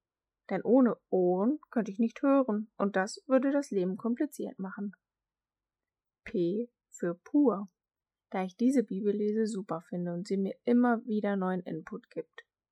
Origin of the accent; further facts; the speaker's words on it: Fallersleben, Lower Saxony, Germany; F für Fallersleben, weil es einfach meine Heimat ist und ich diesen Ort liebe.